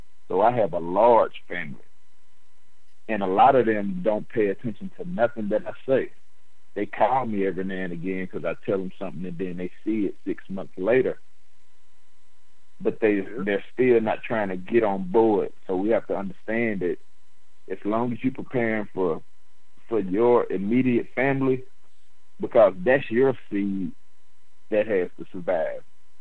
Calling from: Chattanooga, Tennessee, United States; I'm calling from Chattanooga.

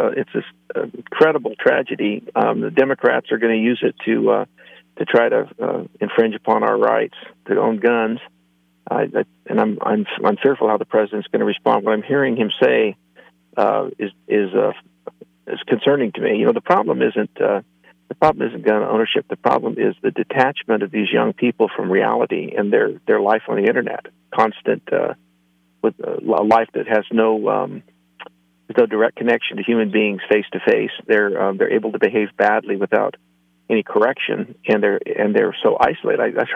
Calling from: Plymouth, California, United States; Beautiful downtown Plymouth, California. I'm on my way to San Andreas this evening for my granddaughter's birthday party.

